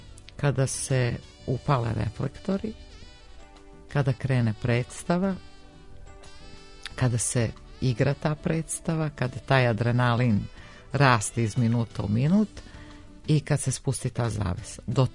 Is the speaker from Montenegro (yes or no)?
yes; Bar, Bar Municipality, Montenegro; pošto sam ja rodom iz Bara, pa u Baru nije tada bila srednja muzička škola